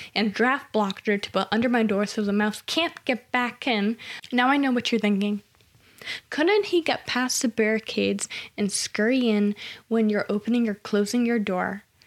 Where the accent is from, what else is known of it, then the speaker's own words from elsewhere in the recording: Massachusetts, United States; I'm from Massachusetts. I've never had grits in my life.